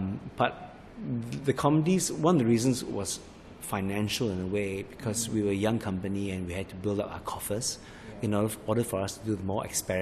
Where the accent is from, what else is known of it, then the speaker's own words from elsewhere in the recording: Singapore; moved away as an adult; also born or lived in England; I grew up in Singapore in the 60s and 70s when it was just more fun. There were less rules and regulations, and it was just a freer place, and we could just be who we wanted to be.